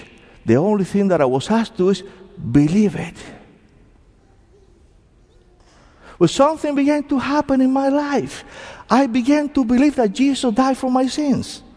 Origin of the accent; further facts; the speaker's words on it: Cuba; now in United States; Because I came from Cuba back in 1980. I was a former Roman Catholic.